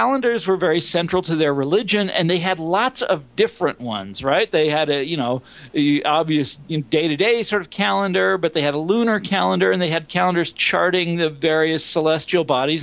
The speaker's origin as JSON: {"language": "English", "town": "Kansas City", "region": "Missouri", "country": "United States", "said": "I'm from Kansas City. There's always some millennialist cult, you know, making headlines in Kansas City."}